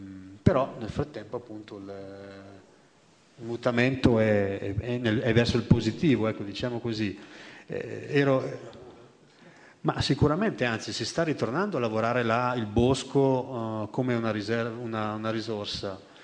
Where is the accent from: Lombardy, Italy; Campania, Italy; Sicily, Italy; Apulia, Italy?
Lombardy, Italy; io sono originario della Bergamasca